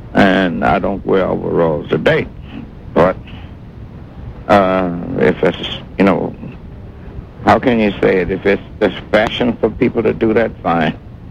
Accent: Mississippi, United States; And you know I'm from Mississippi and I always carry a little flag. I'm from Mississippi, y'all.

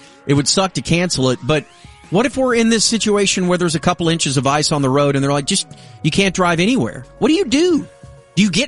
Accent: Arlington, Texas, United States; One, so growing up in Arlington, people drove to Dallas for the wedding.

